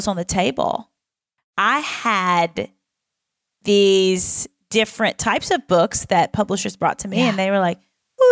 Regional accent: Southern United States, United States; I am also from the South

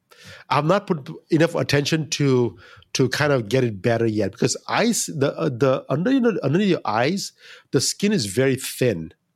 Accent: India; I'm Indian.

